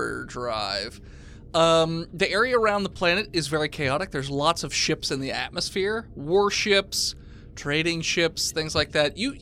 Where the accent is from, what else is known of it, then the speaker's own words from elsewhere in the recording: Pennsylvania, United States; I thought was fitting because we're from Pennsylvania.